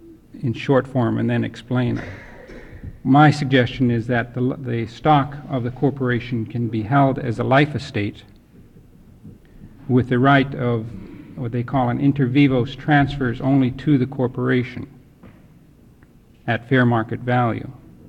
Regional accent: Alaska, United States; now in Juneau, United States; I'm from Tlaquan. I currently live here in Juneau.

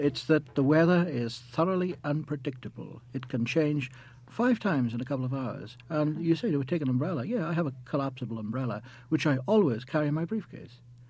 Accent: Wales, United Kingdom; also born or lived in United States; now in Belfast, United Kingdom; I'm Welsh. I was born in Wales, brought up in Wales, went, did my undergraduate work in Wales.

